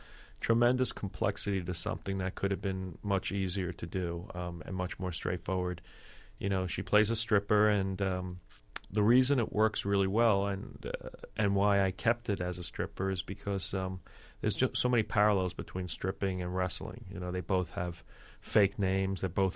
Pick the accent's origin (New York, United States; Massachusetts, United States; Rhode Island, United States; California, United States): New York, United States; Brooklyn; I grew up in Brooklyn